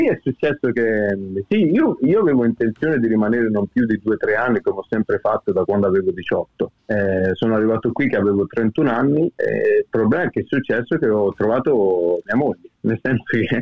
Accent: Lanciano, Abruzzo, Italy; sono nato e cresciuto in Abruzzo, a Lanciano, e sono stato uno dei pochi della mia famiglia a studiare.

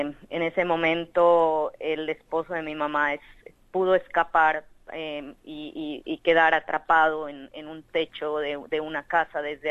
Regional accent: Mocoa, Putumayo, Colombia; moved away as an adult; now in Australia; Bueno, soy oriunda de Mocoa, nací y crecí en Mocoa y hasta que tuve los 28 años antes de venir para Australia

